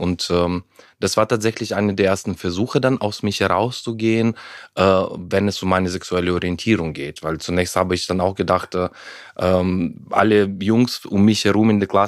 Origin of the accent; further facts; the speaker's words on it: Ukraine; German is a second language; ich bin ja in der Ukraine aufgewachsen, damals noch in der Sowjetunion